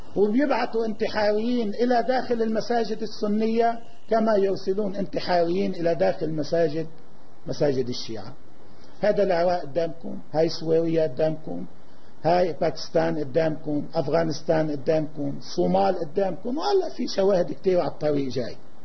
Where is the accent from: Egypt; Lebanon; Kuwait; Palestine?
Lebanon; الهدف الوطني بيقول كيف نعمل كلبنانيين جميعا